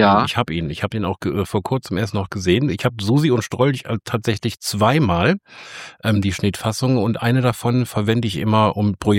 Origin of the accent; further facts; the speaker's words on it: Leverkusen, North Rhine-Westphalia, Germany; Wir hatten so ein sehr kleines Kino bei uns in Leverkusen.